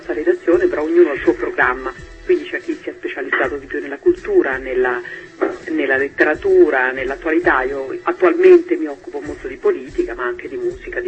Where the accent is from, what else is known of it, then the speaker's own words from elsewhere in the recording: Umbria, Italy; now in Netherlands; Io non sono lucana, sono umbra, però dall'Olanda la cosa strana è proprio questa, che io dall'Olanda ho riscoperto il sud